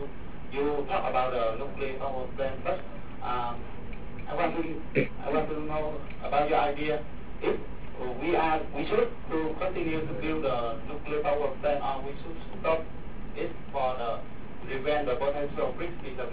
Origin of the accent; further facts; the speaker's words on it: Ho Chi Minh City, Vietnam; English is a second language; I come from Ho Chi Minh City in Vietnam.